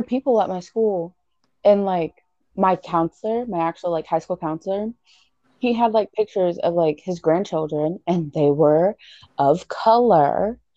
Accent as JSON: {"language": "English", "region": "Alaska", "country": "United States", "said": "like I'm from Alaska."}